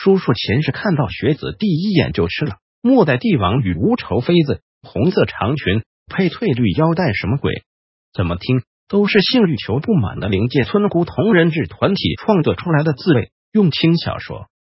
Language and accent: Chinese; Taiwan; 其实也就是占我们台湾人 70% 以上人口的城府很深的草包